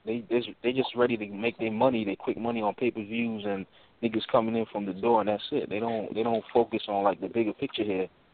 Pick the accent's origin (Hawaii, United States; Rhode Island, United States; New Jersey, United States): New Jersey, United States; I'm from Jersey too.